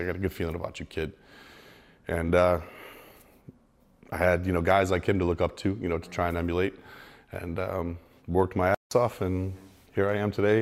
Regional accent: Chicago, Illinois, United States; Hey, kid, where are you from? And I'm like, Jay Cutler, Mr. Olympia, like, oh my God, I'm from Chicago.

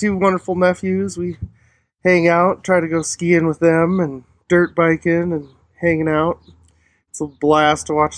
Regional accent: Billings, Montana, United States; I grew up in Montana, spent a lot of time outdoors there.

